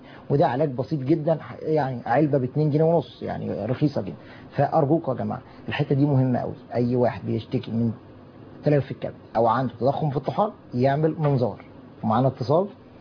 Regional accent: Mansoura, Dakahlia, Egypt; انا يعني متحيز شويه للمنصوره على اساس ان انا من المنصوره

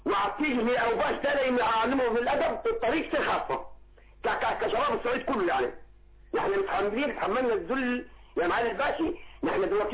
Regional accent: Sohag Governorate, Egypt; نحن ابناء سوهاج وابناء الصعيد

